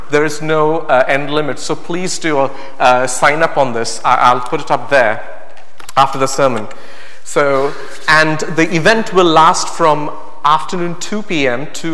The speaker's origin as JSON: {"language": "English", "country": "India", "said": "I'm from India"}